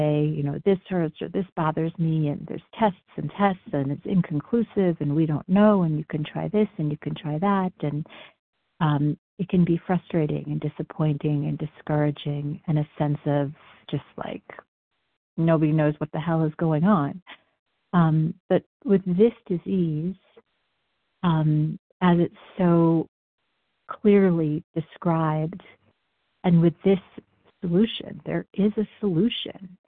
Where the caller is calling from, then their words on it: Denver, Colorado, United States; I'm calling from Denver, Colorado